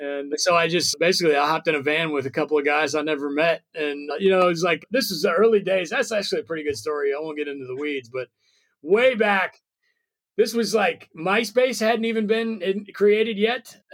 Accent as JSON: {"language": "English", "region": "Nebraska", "country": "United States", "tie": "born or raised there", "said": "As a matter of fact, to blow your mind again, I'm from Nebraska. So we're both from states that nobody's ever heard of. But yeah, we both come from really small town. My town was actually smaller."}